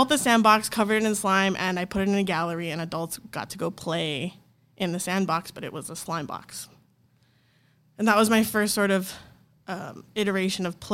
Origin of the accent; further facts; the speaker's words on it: Hawaii, United States; moved away as an adult; also born or lived in Portland; now in Los Angeles, United States; I'm going to say that. I grew up in Hawaii, went to art school in Portland, currently live in L.A.